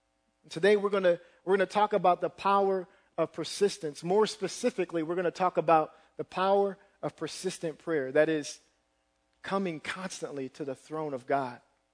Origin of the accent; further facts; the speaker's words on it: Waterloo, Iowa, United States; I'm from Waterloo. I see my sister just came in. Woo, Waterloo. I went to Iowa State.